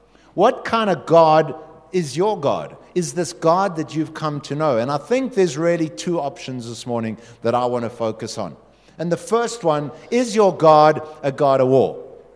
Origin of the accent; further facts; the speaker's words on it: South Africa; You know, we didn't function like that as South African soldiers.